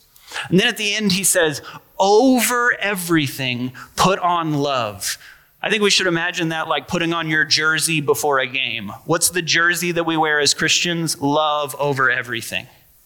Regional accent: North Carolina, United States; At least I do, because I'm from North Carolina and it doesn't get this cold. This white stuff is not common where I'm from.

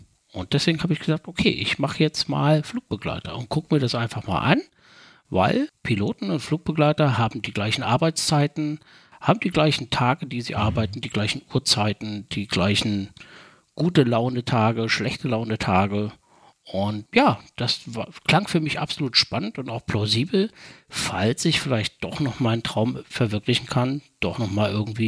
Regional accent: Thuringia, Germany; accent: Thuringian; Also ich bin gebürtig aus Thüringen, das schon seit langer, langer Zeit, bin mittlerweile auch schon 50 Jahre alt

